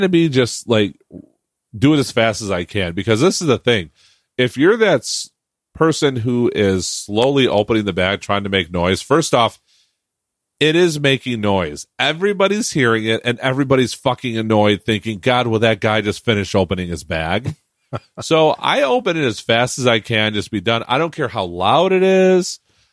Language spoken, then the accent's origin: English; United States; I'm American.